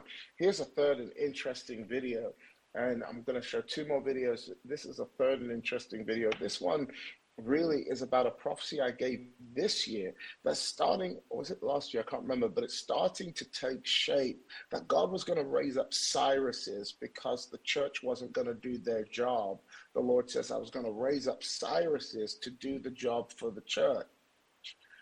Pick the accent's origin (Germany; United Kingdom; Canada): United Kingdom; moved away as an adult; now in United States; I'm from the United Kingdom. When I came to the US with my wife